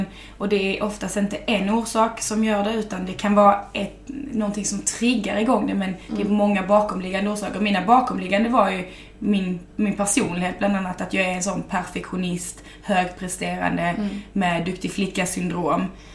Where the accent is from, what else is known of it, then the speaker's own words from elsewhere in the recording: Skåne, Sweden; Jag är född och uppvuxen i Skåne.